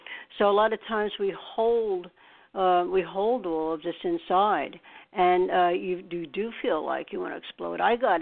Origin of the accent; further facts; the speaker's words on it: Staten Island, New York, United States; We're always looked down by the rest of New Yorkers because we came from Staten Island.